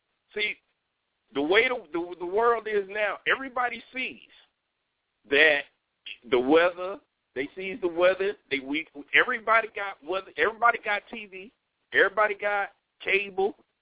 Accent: Atlanta, Georgia, United States; also born or lived in Alaska / Hawaii; now in New York, United States; like I'm from Atlanta. I live in New York for 20 years now. I've lived in Alaska. I've lived in Hawaii.

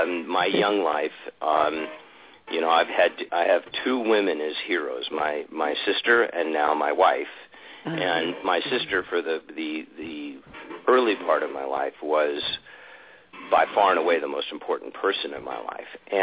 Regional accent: Beverly Hills, California, United States; a lot of people I knew growing up in Beverly Hills, which is where we lived, couldn't handle it.

